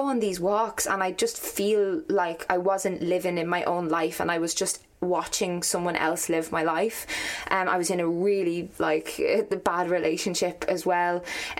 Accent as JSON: {"language": "English", "town": "Dublin", "region": "Leinster", "country": "Ireland", "tie": "born or raised there", "lives_now": "Skerries, Ireland", "said": "I am a small town Irish girl. Like I grew up in Dublin, and I live in Skerries now. Like, but all my family and friends, most of my family and friends live here."}